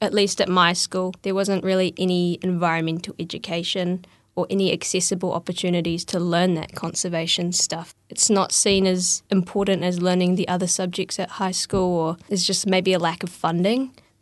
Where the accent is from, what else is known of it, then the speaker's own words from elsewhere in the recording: New Zealand; I guess growing up in Aotearoa, most people get to go outside a little bit at least, and I've been quite fortunate being able to explore lots of different places in New Zealand.